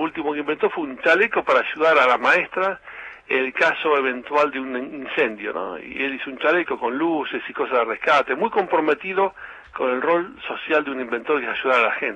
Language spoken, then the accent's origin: Spanish; Lanús, Buenos Aires Province, Argentina; Y yo también soy de Lanús, así que algo pasa.